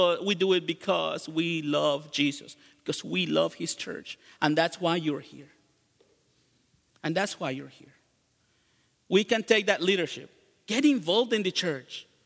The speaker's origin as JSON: {"language": "English", "country": "Mexico", "tie": "born or raised there", "said": "I grew up in Mexico, and I can tell you that the leaders just serve themselves."}